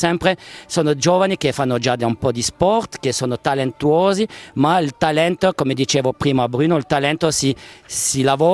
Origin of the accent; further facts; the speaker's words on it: Valais, Switzerland; born there; Italian is a second language; io sono nato in Vallese.